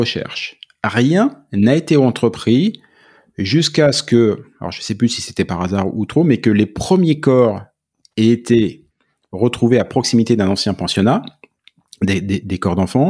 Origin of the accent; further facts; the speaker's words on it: Nouvelle-Aquitaine, France; moved away as an adult; now in Quebec, Canada; Je viens du centre de la France, un petit village en Charente, qui n'est pas très loin d'Oradour-sur-Glane.